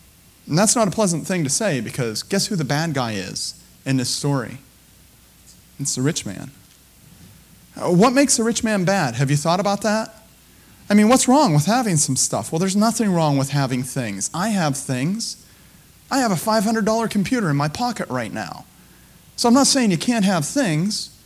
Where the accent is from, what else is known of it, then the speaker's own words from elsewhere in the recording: Scotland, United Kingdom; I paid under $100 for this suit because I am a Scotsman and I'm good at that, you know.